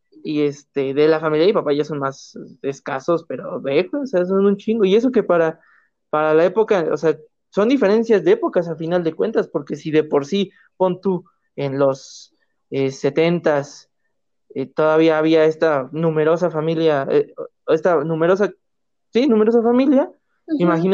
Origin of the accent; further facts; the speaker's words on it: State of Mexico, Mexico; somos dos güeyes del Estado de México